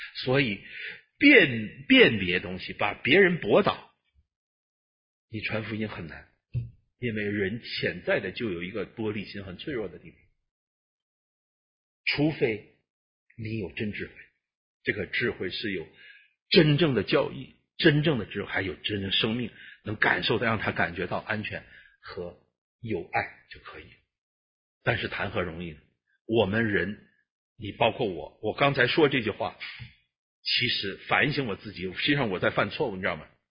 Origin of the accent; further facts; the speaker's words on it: China; now in Singapore; 我是来自于新加坡啊，新加坡啊挺好啊，东方的安提阿这儿，我是大陆背景的